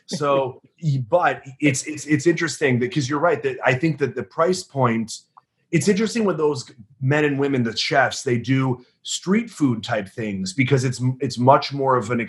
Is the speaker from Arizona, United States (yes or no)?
no; Chicago, Illinois, United States